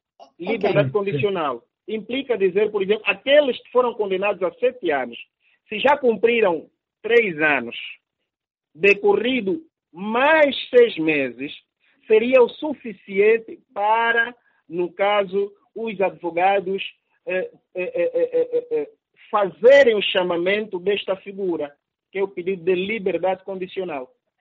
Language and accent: Portuguese; Angola